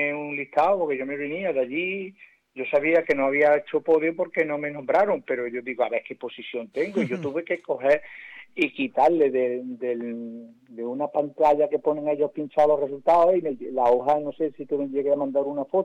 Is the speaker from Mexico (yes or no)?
no; Spain; siendo el primer español